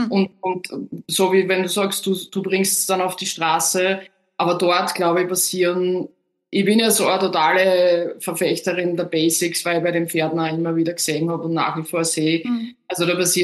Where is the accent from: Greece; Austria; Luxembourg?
Austria; Wenn man so drüber hudelt, sagt man bei uns in Österreich.